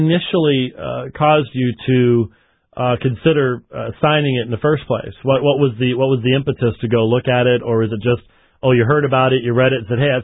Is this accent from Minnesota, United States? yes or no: yes; Robbinsdale, Minnesota, United States; born there; I was born in Robbinsdale, so you can't really pick on me too much.